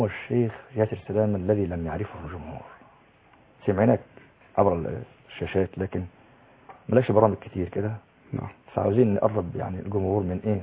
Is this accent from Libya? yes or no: no; Egypt